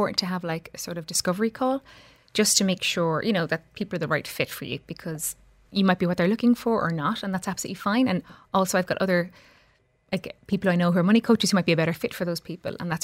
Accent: Ireland; moved away as an adult; so obviously I'm Irish, and I have to say, like, my parents were pretty good with money. But what really, really affected me was I left Ireland during the last financial recession.

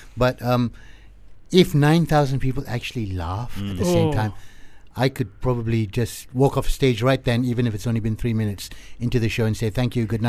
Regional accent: Malaysia; being Malaysian

